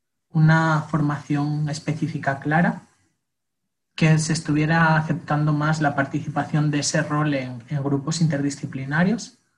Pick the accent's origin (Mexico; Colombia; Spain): Spain; yo voy a romper como español